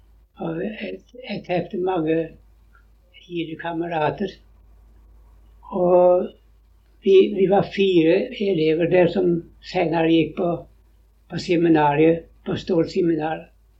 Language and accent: Norwegian; Skjold, Rogaland, Norway; Prestgården hjemme i Skjold, over fjellet fra Ulvevne til prestgården var 5 kilometer å gå.